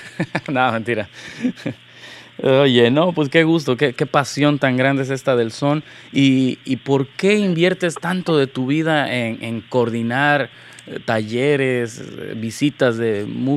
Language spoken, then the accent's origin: Spanish; Mexico; también nosotros como mexicanos tenemos un ¿cómo le podríamos decir?